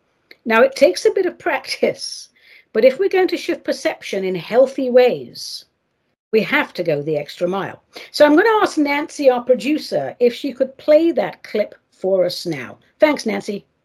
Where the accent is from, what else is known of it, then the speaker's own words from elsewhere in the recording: England, United Kingdom; also born or lived in Cyprus; And I was a babe in arms. I was born in Cyprus. We went to England